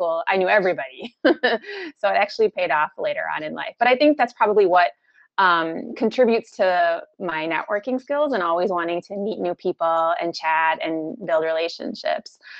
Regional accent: Chicago, Illinois, United States; Yeah, so I was born in Chicago, Illinois, to immigrant parents who migrated from India, Hyderabad, India, and I grew up in the suburbs.

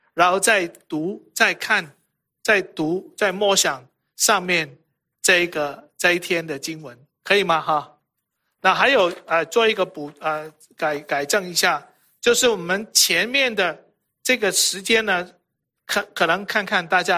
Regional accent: Hong Kong; 我在香港出生长大。

